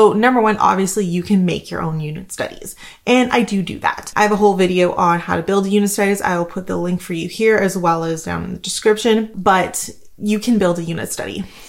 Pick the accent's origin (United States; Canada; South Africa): Canada; I'm Canadian though, and that shipping is insane.